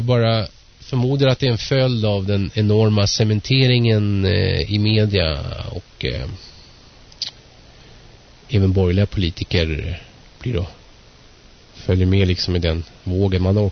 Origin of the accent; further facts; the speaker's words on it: Sweden; jag växte upp i Sverige, tycker väldigt mycket om Sverige